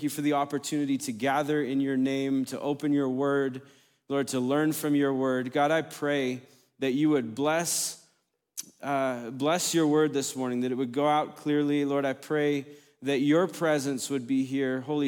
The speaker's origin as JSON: {"language": "English", "country": "Uganda", "tie": "born or raised there", "also_born_or_lived": "California", "said": "I was born in California, but raised on the mission field in Uganda, East Africa."}